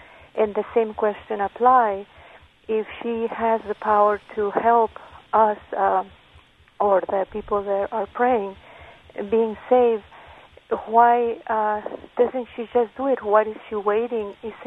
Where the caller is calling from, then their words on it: Chicago, Illinois, United States